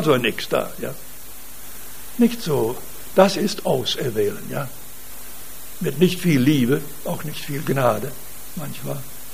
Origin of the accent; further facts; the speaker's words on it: Western Canada, Canada; Ich komme aus dem Westen Kanadas, vielleicht habe ich das Beispiel hier schon einmal gebraucht, ich weiß nicht. Und als Junge habe ich die Kühe geholt, manchmal zu Fuß, manchmal zu Pferd.